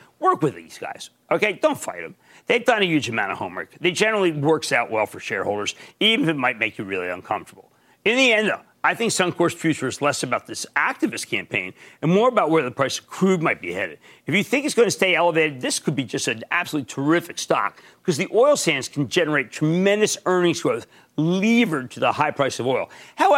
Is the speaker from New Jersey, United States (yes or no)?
yes; New Jersey, United States; Let's go to Ron in my home state of New Jersey.